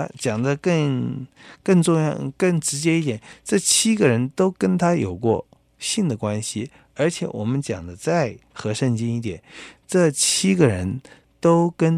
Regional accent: China; 我们中国人是特别看重这个，所以不仅中国人的很多很丢脸的国骂跟性有关系，我们中国人对于传宗接代是特别看重

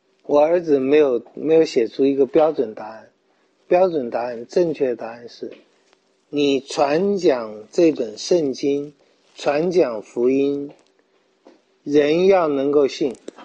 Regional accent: China; 我们信，在不信主的人会讲一句话，我们中国人也会讲，条条道路通罗马。

